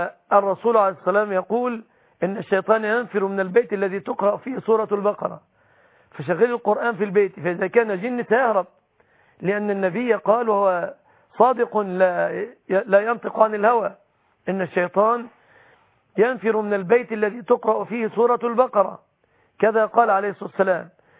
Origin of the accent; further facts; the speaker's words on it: Egypt; بلادنا مصر